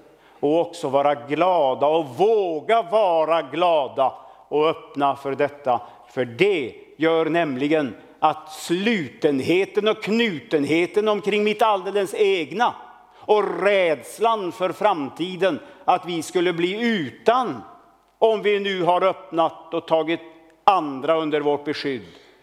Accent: Sweden; Och vi kan vara lite glada och stolta som svenskar att vi har fått, så usla vi ändå är och så egoistiska

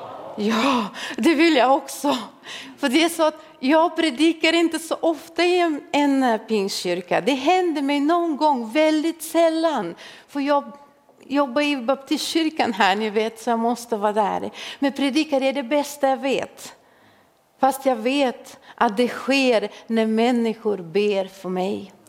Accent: Bulgaria; Jag kommer från Bulgarien. Och på min tid i Bulgarien under kommunisttiden så fanns det ingen söndagsskola.

